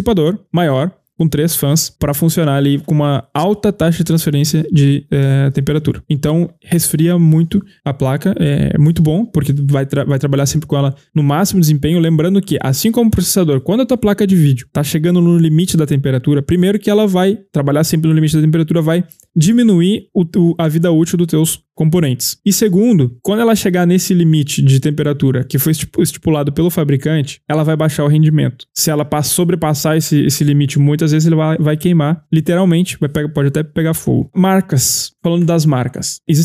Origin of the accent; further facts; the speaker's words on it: Brazil; nós moramos no Brasil, não eu agora, mas enfim, sou brasileiro e me sinto morando no Brasil sempre.